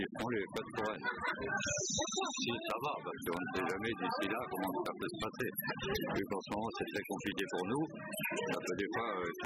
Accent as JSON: {"language": "French", "town": "Lisieux", "region": "Normandy", "country": "France", "said": "Mais on est Normand d'origine. On est du côté de Lisieux. On est à côté de Lisieux."}